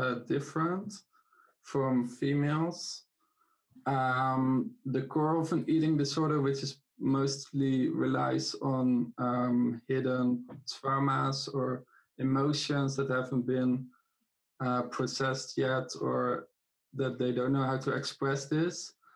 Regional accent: Netherlands; So I'm a journalist from the Netherlands.

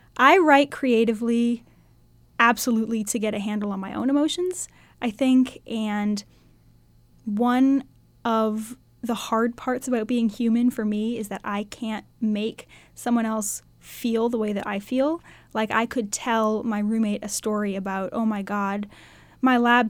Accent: Massachusetts, United States; I'm from northern Massachusetts, very northern Massachusetts, right on the border of New Hampshire. And it's a suburban place, and everyone there has been my entire life so supportive of me

